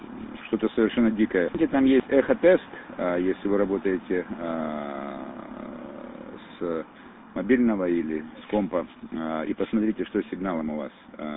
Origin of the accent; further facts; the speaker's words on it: Crimea, Ukraine; Я крымчанин сам.